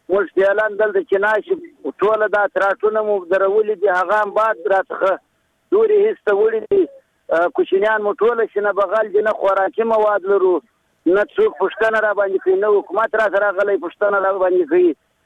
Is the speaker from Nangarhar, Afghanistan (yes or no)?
no; Badghis, Afghanistan; موږ مهاجر یو، دلته راغلي د بادغیس ولایت څخه